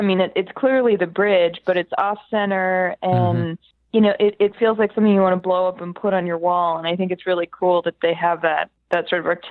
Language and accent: English; Boston, Massachusetts, United States; I'm from Boston, so I very much love this.